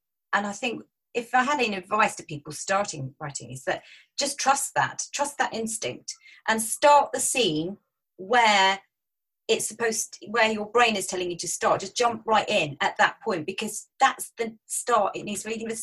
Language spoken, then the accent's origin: English; Brighton, South East England, United Kingdom; excuse me, I'm an author from Brighton.